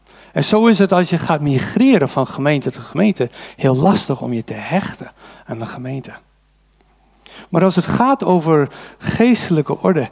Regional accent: Canada; Dutch is a second language; also born or lived in Vancouver / Ontario / United States / Amsterdam; now in Loppersum, Netherlands; ik ben bijvoorbeeld een immigrant, ik kom uit Canada. En ik heb in Vancouver gewoond, in Amerika gewoond, in Ontario gewoond, en in Amsterdam gewoond, en in Rijnsburg gewoond, en in Zuid-Holland gewoond. En nu woon ik in Loppersum inmiddels 17 jaar, of in Noord-Groningen

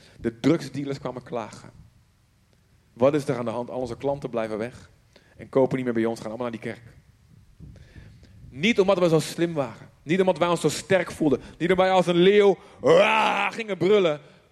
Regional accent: Colombia; Dutch is a second language; ik kom uit Colombia.

